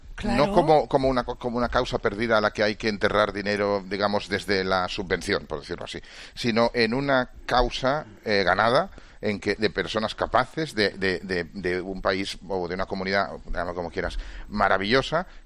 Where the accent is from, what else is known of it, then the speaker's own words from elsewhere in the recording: Andalusia, Spain; yo soy andaluz, no nacionalista